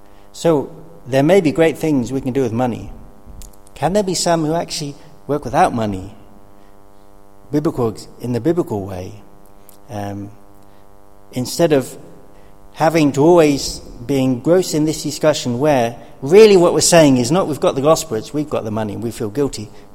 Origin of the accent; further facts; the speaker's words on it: United Kingdom; Well, we're from Britain, we always give out money.